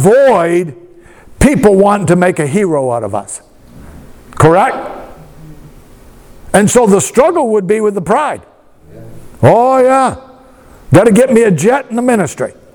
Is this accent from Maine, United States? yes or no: yes; Westbrook, Maine, United States; born there; I was born in Westbrook, Maine. That's what it says on my passport, right?